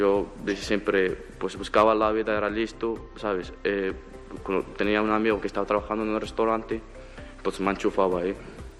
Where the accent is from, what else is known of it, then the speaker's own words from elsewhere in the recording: Morocco; Spanish is a second language; now in Spain; Como que soy marroquí